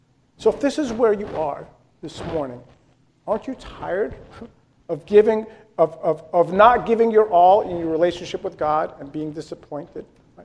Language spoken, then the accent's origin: English; Ramsey, New Jersey, United States; A number of years ago, I came across this recruiting poster in my hometown of Ramsey, New Jersey.